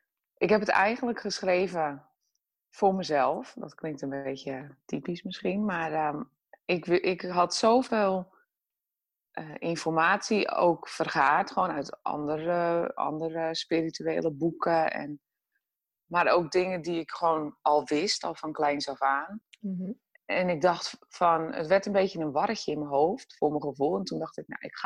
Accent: North Holland, Netherlands; Ja. En ik kom uit West-Friesland. Wat ligt in Noord-Holland. Mensen denken dan vaak aan Friesland. Maar het ligt in Noord-Holland.

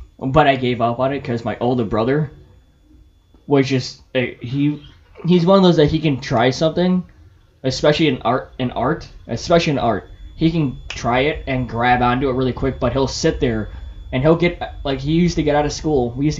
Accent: Midwest, United States; Let me say pops because I'm from the Midwest. There's different pops.

